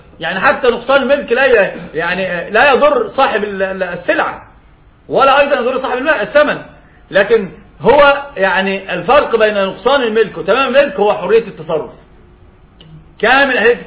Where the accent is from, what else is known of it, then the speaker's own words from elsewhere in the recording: Egypt; يعني عندنا في مصر استأجر رجل الشقة إلى يوم الدين